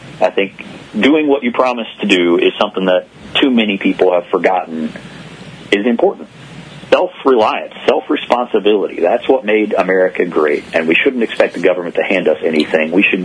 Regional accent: Florida, United States; Yeah, I grew up in Florida. And most people, they develop this image of palm trees and the beach. But the part of Florida I grew up in, we jokingly call Lower Alabama in North Florida.

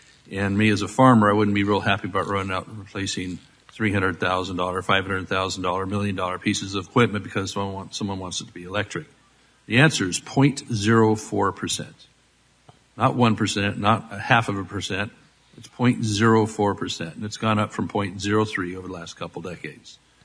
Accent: California, United States; In my home state of California, CARB has eliminated lots of equipment.

